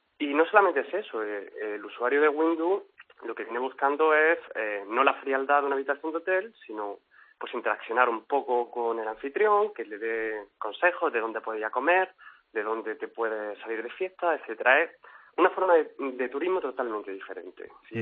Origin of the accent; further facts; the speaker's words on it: Granada, Andalusia, Spain; moved away as an adult; now in Berlin, Germany; Yo soy de Granada.